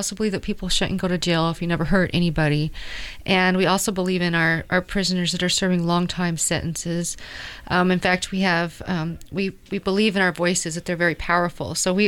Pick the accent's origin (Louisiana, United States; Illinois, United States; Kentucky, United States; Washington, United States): Washington, United States; Kent; I'm from Kent, Washington, and I'm just really excited to be in Portland today